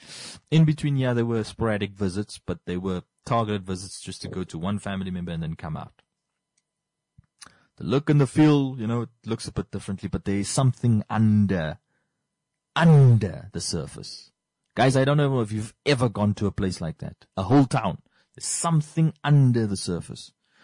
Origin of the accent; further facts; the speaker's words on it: Windhoek, Khomas, Namibia; also born or lived in Rehoboth; I technically can't call this town my hometown because Windhoek technically has been my hometown for the greater part of my existence here on earth. But I grew up for 7 years. I lived for 7 years in Rehoboth.